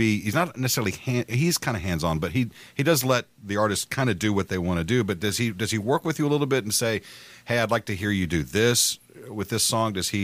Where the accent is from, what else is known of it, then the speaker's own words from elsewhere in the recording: Texas, United States; It's not like the Poncho's restaurants that we had when I was growing up in South Texas where you had it was the all-you-can-eat deal.